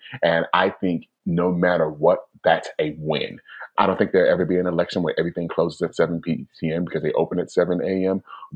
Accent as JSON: {"language": "English", "region": "Georgia", "country": "United States", "tie": "born or raised there", "said": "I grew up in South DeKalb, which is predominantly Black."}